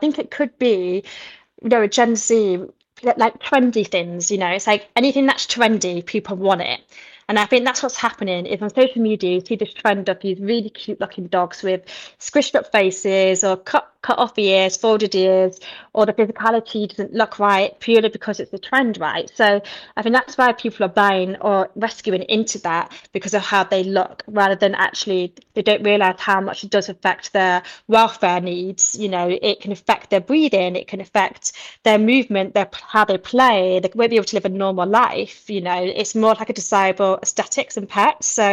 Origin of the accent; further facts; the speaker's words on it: Yorkshire and the Humber, United Kingdom; now in Hertfordshire, United Kingdom; I'm from Yorkshire and now I live in Hertfordshire.